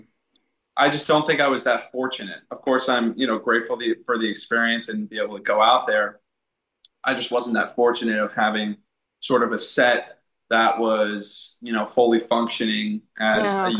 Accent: New York, United States; No. I'm actually from New York. It was just crazy. They're usually looking for some Italian accent guy. And I'm literally Italian and from New York.

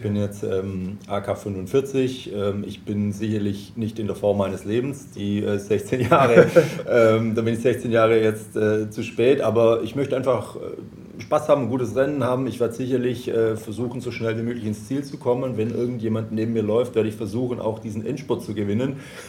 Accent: Baden-Württemberg, Germany; moved away; in Oberschwaben, in meiner alten Heimat.

